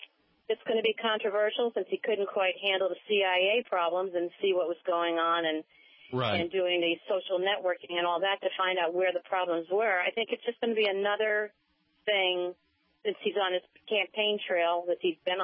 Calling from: Lawrence, United States; I'm a Republican from Lawrence, and I am 61 years old.

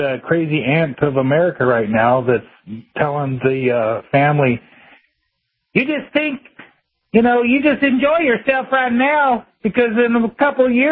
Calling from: West Coast, United States; I'm calling from the West Coast, brother.

